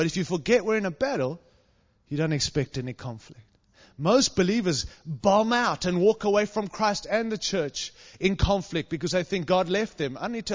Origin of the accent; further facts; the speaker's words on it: Australia; I'm Australian, so we're better at rugby.